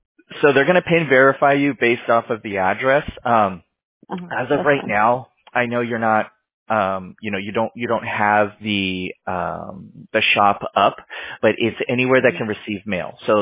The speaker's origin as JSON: {"language": "English", "region": "California", "country": "United States", "tie": "born or raised there", "said": "So we're based out of California. I'm from California, born and raised."}